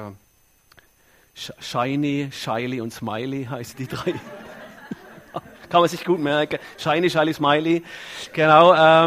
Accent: Germany; now in Bern, Switzerland; Also, ich komme aus Bern, aber ursprünglich aus Deutschland. Lebe schon lange in der Schweiz, habe eine Frau, die Schweizerin ist.

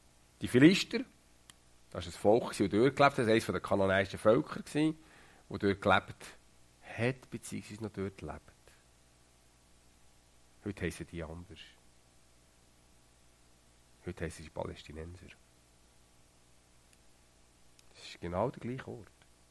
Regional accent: Switzerland; Und nebenbei bin ich Schweizer.

